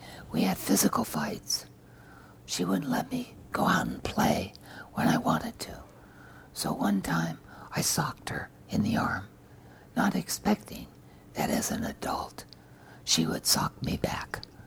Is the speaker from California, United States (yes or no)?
yes; Inglewood, California, United States; also born or lived in Hollywood; I was born in Hollywood Hospital, and even though my family moved after 3 months from Hollywood to Inglewood, California, I like to say I was born in Hollywood.